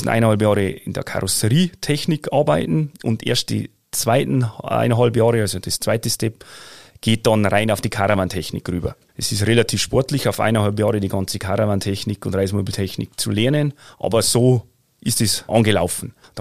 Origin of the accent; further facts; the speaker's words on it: Bavaria, Germany; Also positiv gesagt, so ein Murkser, so wie es bei uns in Aufwachsen war.